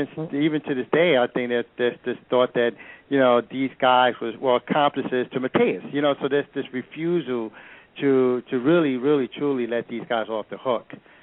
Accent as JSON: {"language": "English", "region": "New York", "country": "United States", "tie": "born or raised there", "said": "because I am from New York, and I grew up literally 6 blocks away from Schaumburg, you know, around the corner from that Central Park entrance."}